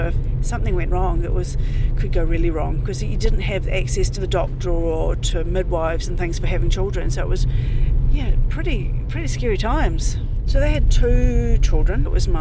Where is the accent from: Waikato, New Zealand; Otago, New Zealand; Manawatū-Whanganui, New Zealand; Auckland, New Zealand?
Manawatū-Whanganui, New Zealand; Marton; back down where I grew up in Marton